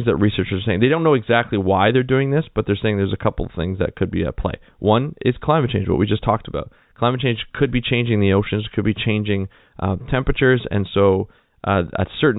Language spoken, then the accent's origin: English; Canada; I know I'm a Canadian citizen